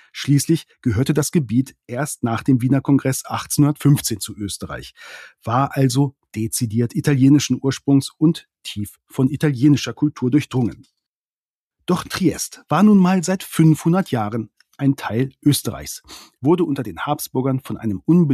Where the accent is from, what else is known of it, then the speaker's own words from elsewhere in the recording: Northern Germany, Germany; das sage ich als Norddeutscher, ja als echter Preuße